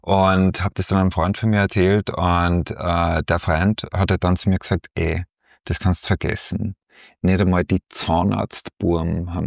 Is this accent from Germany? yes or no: no; Tyrol, Austria; ich bin aus Tirol und bin aus einer Bauernfamilie.